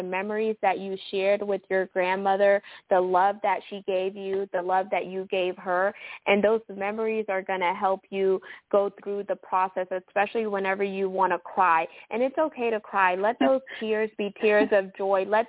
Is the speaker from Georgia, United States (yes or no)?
no; Houston, Texas, United States; Woo! Shout out H-Town. That's my hometown, y'all.